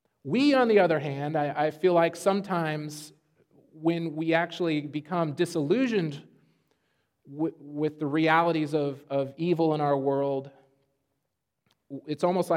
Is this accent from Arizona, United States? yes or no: yes; Phoenix, Arizona, United States; You see, growing up in Phoenix, if someone spoke like a Christian, they generally were Christians.